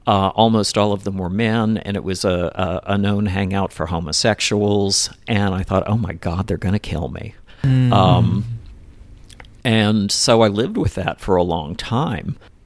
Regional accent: Metairie, Louisiana, United States; I did, yes. And I grew up in Metairie, which was kind of the same suburban bubble

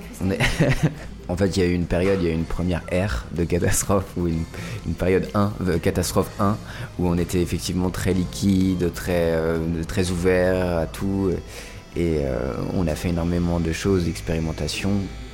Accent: Paris, Île-de-France, France; born there; also born or lived in London; Je suis né à Paris dans le 14e de naissance.

